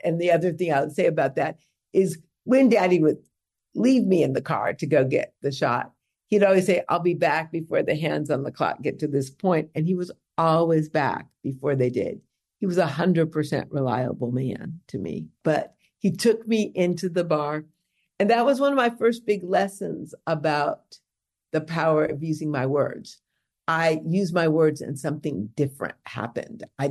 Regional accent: Detroit, Michigan, United States; born there; also born or lived in Washington, D.C.; when I was born in Detroit in 59, Detroit was a majority white big city.

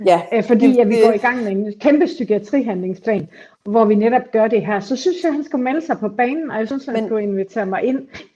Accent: Aarhus, Central Denmark Region, Denmark; jeg har også været mødt i Aarhus, hvor jeg kommer fra.

